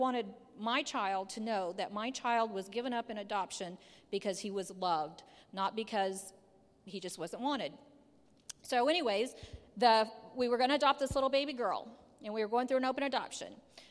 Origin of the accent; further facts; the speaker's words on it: Kansas, United States; and this was in Kansas. I'm from Kansas, everybody.